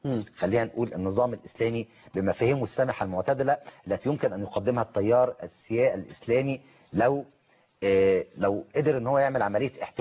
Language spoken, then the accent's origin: Arabic; Egypt; إحنا كمصريين